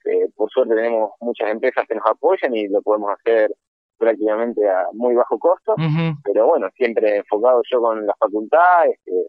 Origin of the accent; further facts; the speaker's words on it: Ushuaia, Tierra del Fuego, Argentina; now in Buenos Aires, Argentina; Yo sigo sintiendo Ushuaia como mi casa, mi hogar. Si bien hace ya varios años que estoy en Buenos Aires, cuando me preguntan, yo soy de Ushuaia y creo que lo voy a hacer toda la vida. Así que es mi ciudad.